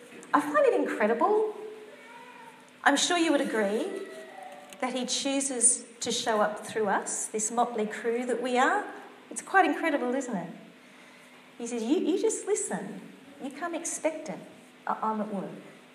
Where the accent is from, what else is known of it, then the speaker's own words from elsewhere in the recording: Australia; But we're shy. We're Australian.